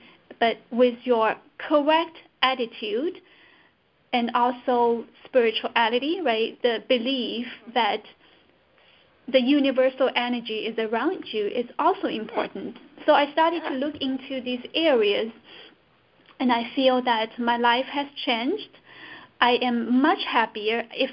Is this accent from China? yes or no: yes; China; moved away as an adult; now in United States; I was born and raised in China. I came to the States when I was 24, so I spent the entire childhood, my middle school, my high school, my college, all in China.